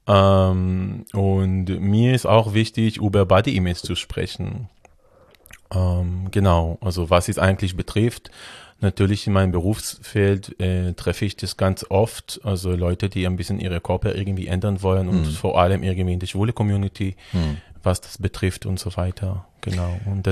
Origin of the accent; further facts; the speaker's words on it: Israel; Ich komme aus Israel.